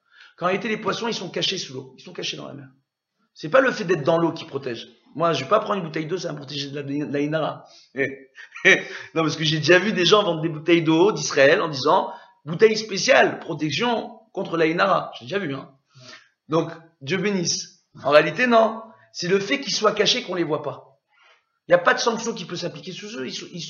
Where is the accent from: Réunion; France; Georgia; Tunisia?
Tunisia; je suis tunisien, mais je me soigne